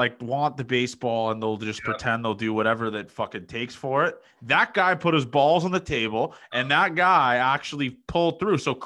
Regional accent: Toronto, Ontario, Canada; Obviously I'm from Toronto

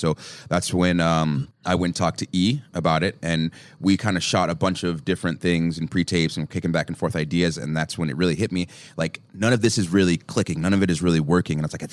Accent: Georgia, United States; For me, I came from Georgia, wrestled in the Independents, was in TNA for a little bit

